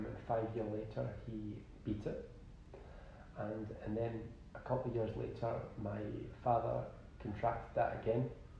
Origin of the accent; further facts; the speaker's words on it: Glasgow, Scotland, United Kingdom; So, I'm 35. I was born in Glasgow, Southside. I'm not born at the south side, born in the hospital obviously, but I was from the south side, the deep south as they call it